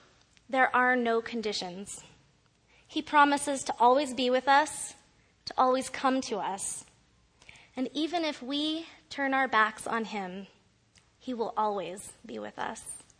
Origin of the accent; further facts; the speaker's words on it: Utah, United States; But growing up in Utah, I was also of the minority faith tradition there.